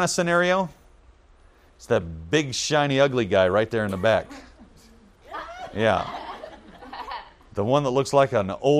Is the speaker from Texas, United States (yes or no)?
yes; Texas, United States; now in Pampa, United States; Because I grew up in this area. I grew up in the Metroplex. And then I moved to Pampa.